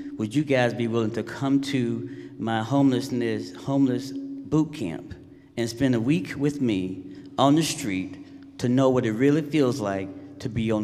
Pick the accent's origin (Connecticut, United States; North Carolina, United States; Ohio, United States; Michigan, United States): North Carolina, United States; Charlotte; I was born and raised in Charlotte. I was in the military, and I could have went anywhere in the world after my military service, but I chose to come back home.